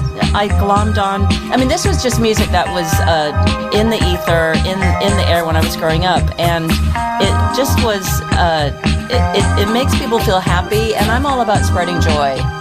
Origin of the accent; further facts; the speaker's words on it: United States; now in United Kingdom; as an American living in the suburbs or living anywhere in America in the 70s and 80s